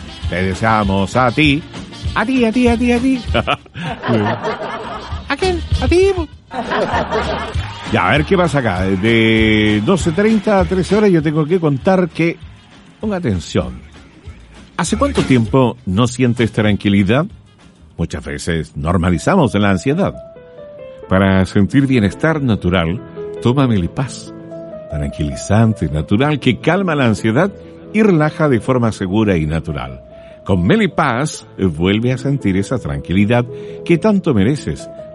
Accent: Venezuela; porque obviamente somos venezolanos.

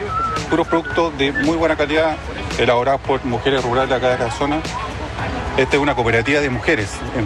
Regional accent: Olmué, Valparaíso, Chile; Yo soy de acá de Olmué.

